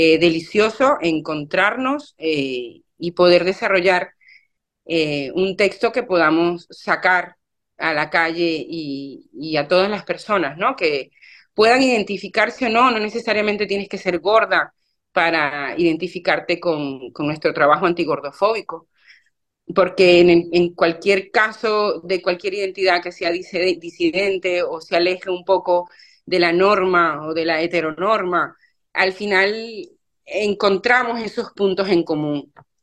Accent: Venezuela; now in Málaga, Spain; yo soy de Venezuela y vivo ahora en Málaga.

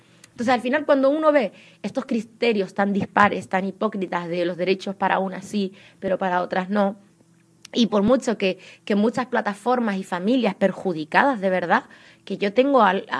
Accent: Tindouf Province, Algeria; Yo soy saharaui, vine de los campamentos de refugiados de Tinduf, vine en avión

